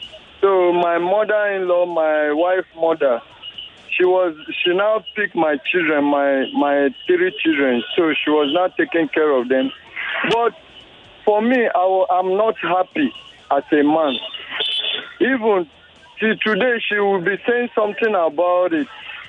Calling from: Alagbado, Lagos, Nigeria; I'm calling you from Alagbado.

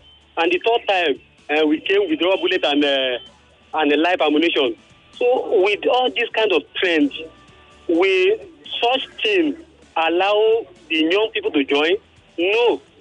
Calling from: Lekki, Lagos, Nigeria; I'm calling from Lekki.

